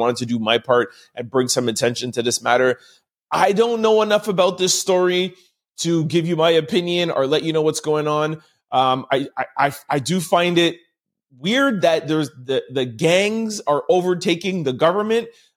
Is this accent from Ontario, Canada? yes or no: no; Montreal, Quebec, Canada; I'm from Montreal, Quebec. We know that there was a lot of Haitians that come here. I've grown up and been around a lot of Haitians.